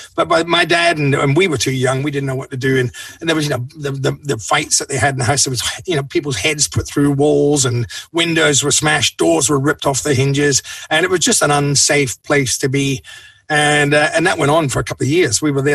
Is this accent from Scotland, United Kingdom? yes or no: yes; Glasgow, Scotland, United Kingdom; because we're all Scottish, you know, Glaswegians aren't that tall, you know.